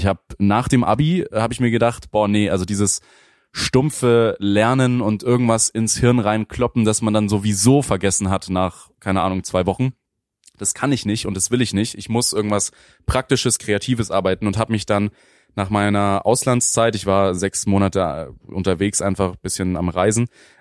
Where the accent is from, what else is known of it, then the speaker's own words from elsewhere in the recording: Brunnthal, Bavaria, Germany; Bruntal, falls dir das irgendwas sagt, falls du dich in München irgendwie auskennst, das ist südlich von München. Mittlerweile auch Little America genannt, weil da alles hingestellt wurde im Stil, wie man es aus den ganzen Vororten in Amerika kennt